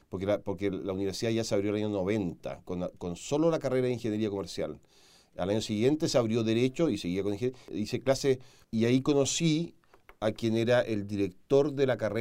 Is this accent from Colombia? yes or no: no; Concepción, Biobío, Chile; now in Santiago, Chile; Yo soy de Concepción y viví toda mi vida en Concepción, salvo estos últimos 3 años que estoy en Santiago.